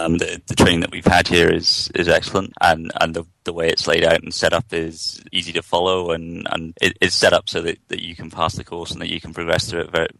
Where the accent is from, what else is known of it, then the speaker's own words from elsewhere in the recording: Swansea, Wales, United Kingdom; I am from Swansea in South Wales